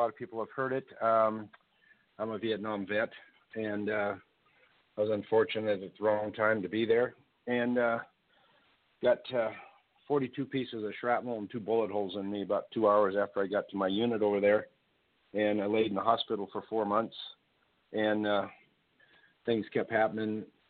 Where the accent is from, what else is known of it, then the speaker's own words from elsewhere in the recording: Montana, United States; And being an outdoorsman born and raised in Montana, I just couldn't accept that.